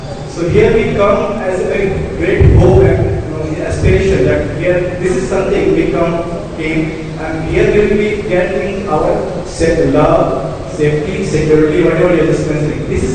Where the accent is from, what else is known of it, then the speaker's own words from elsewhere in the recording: Ayodhya, Uttar Pradesh, India; I come from Ayodhya, so I know the story.